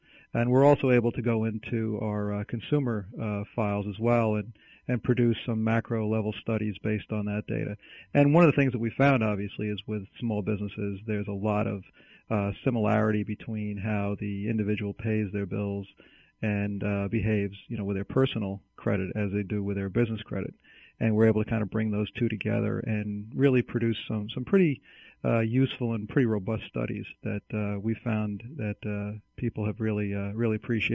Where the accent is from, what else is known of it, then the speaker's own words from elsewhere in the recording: Long Island, New York, United States; now in Carlsbad, United States; I grew up on Long Island, yep.